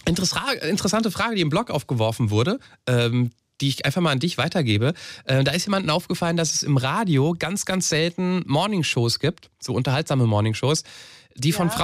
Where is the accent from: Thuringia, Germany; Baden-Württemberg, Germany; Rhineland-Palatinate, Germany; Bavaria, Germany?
Rhineland-Palatinate, Germany; Mainz; born there; Ich bin ja gebürtiger Mainzer, also eigentlich müsste ich ja hier Fasenacht im Blut haben.